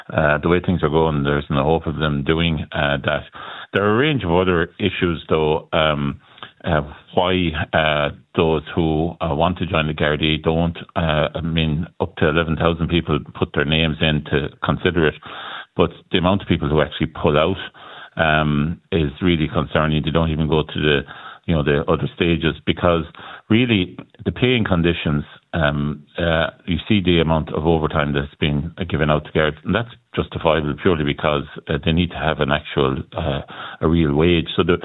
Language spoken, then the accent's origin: English; Mid-West, Ireland; I live near Limerick. I'm from the Midwest.